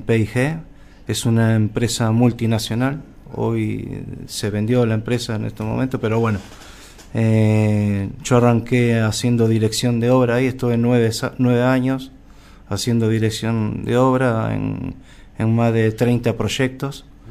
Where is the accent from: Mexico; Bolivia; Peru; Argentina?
Argentina; Buenos Aires; Yo vengo de Buenos Aires, ¿no? Soy un emprendedor nato, de chico siempre estuve innovando en cosas. Yo soy técnico mecánico, recibí de una escuela técnica en Buenos Aires